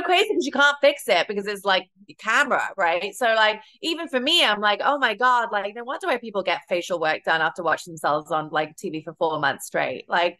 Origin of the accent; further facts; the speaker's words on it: United Kingdom; being British